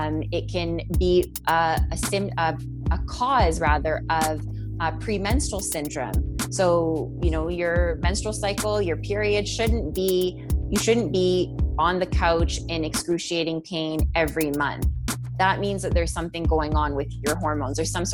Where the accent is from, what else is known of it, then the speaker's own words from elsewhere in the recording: India; I'm Indian, you're Indian, so totally.